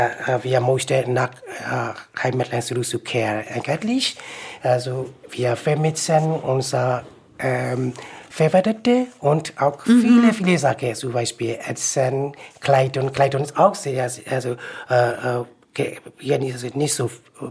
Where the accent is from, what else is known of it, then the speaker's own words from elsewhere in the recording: Myanmar; German is a second language; now in Germany; Also wir sind also aus Myanmar und wir haben andere, also verschiedene Kultur.